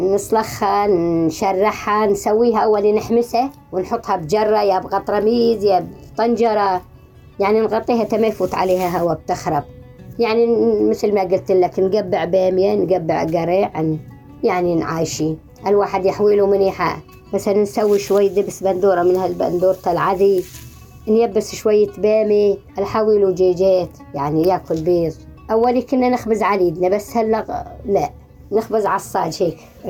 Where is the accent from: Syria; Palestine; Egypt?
Syria; Aleppo Governorate; يعني اصلا كنا ساكنين ضيعتنا اسمها المغبله، يعني انا بنت ضيعه يعني غريبه على حلب، يعني طلعنا من الضيعه